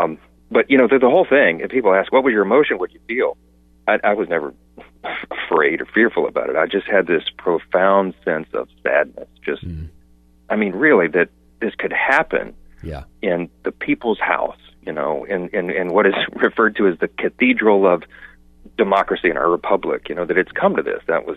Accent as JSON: {"language": "English", "region": "Louisiana", "country": "United States", "said": "I'm from Louisiana, so everything's explained in either a football or a hurricane metaphor, right?"}